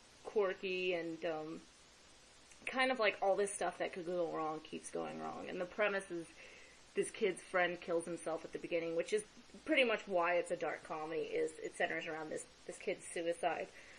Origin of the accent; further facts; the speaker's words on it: Las Vegas, Nevada, United States; being born and raised in Vegas, I'm like, I've been there.